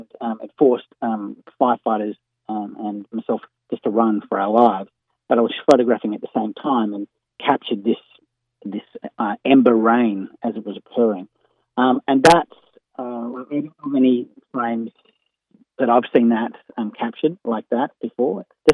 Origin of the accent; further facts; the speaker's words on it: New South Wales, Australia; I grew up in the Blue Mountains. So I sort of had a knowledge and, I guess, interest in bushfires and storms.